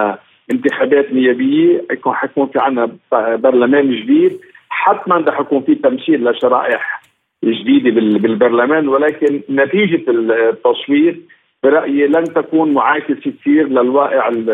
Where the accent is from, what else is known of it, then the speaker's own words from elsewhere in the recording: Lebanon; ولكن نحن عم ندفع الثمن كلبنانيين